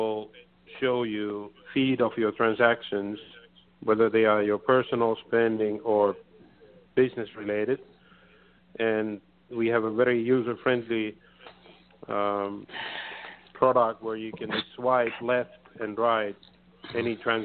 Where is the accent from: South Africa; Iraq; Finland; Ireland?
Finland; English is a second language; moved away as an adult; now in New York, United States; And my personal background is I come from Finland, Scandinavia, came to New York, America about 7 years ago